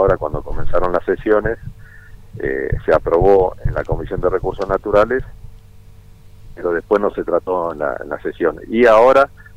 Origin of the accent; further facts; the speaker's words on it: Trevelin, Chubut, Argentina; yo soy de Trevelin